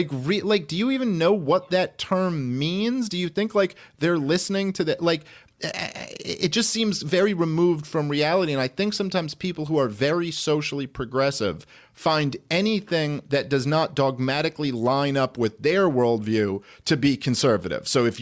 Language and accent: English; Brooklyn, New York, United States; I've came up in the stand-up comedy scene. I'm a Jew from Brooklyn.